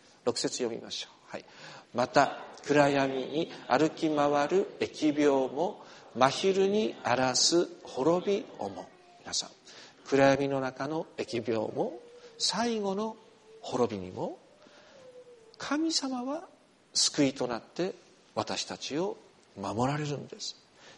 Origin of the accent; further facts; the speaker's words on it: Yamagata, Japan; 向こうの寒さは私からすると故郷の山形に行くと寒さが全然違います。